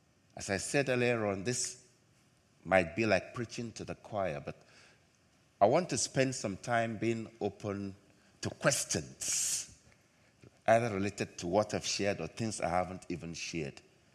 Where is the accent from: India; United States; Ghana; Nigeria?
Nigeria; In my home country, in Nigeria, we have auditoriums that seat 50,000 people at one service, 100,000.